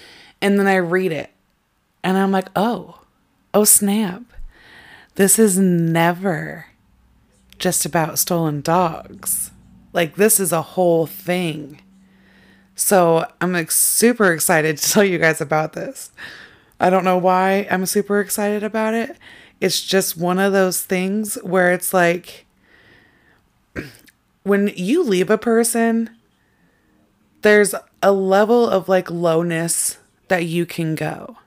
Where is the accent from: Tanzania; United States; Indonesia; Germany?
United States; Carlsbad, New Mexico; Thank goodness the local bank manager in my hometown of Carlsbad, New Mexico, called me